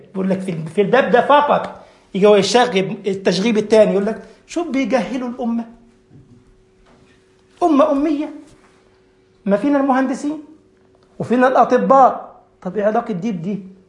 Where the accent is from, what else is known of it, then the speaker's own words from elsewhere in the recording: Egypt; بل عندنا في مصر مثلا